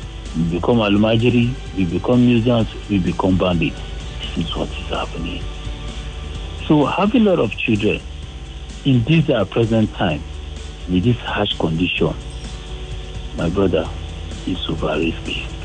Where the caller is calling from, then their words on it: Apapa, Lagos, Nigeria; I'm coming from Apapa.